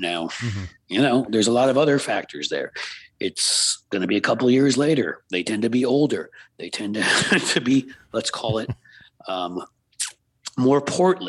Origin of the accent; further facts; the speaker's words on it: New York City, New York, United States; also born or lived in Philadelphia / Washington, D.C.; I grew up on the East Coast in New York City and went to college in Philly and lived in D.C.